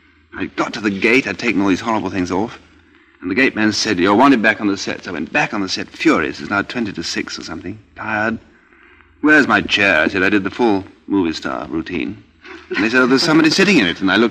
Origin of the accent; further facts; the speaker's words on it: Scotland, United Kingdom; born there; Well, I've worn them all my life. I was born in the Western Highlands of Scotland.